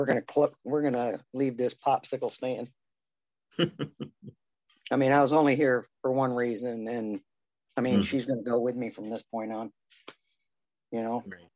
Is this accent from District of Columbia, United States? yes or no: no; Norvell, Michigan, United States; I grew up in Norville, Michigan, 5 miles from the Brooklyn International Speedway.